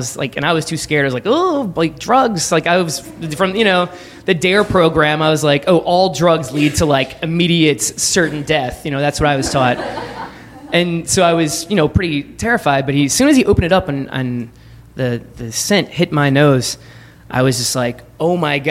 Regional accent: Baton Rouge, Louisiana, United States; I grew up in Baton Rouge, Louisiana, and this story is about my dad, who grew up in rural Mississippi.

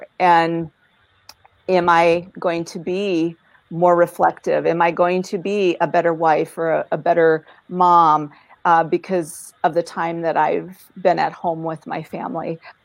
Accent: Sioux Falls, South Dakota, United States; and then my hometown, Sioux Falls, South Dakota, was hit with three tornadoes that day before.

